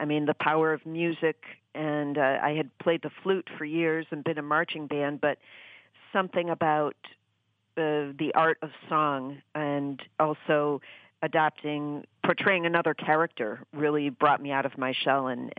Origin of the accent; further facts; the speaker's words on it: Birmingham, Michigan, United States; And I must say, though I grew up in Birmingham and my dad, you know, as I said, played for the Lions, the whole state of Michigan, I was Miss Isabella County.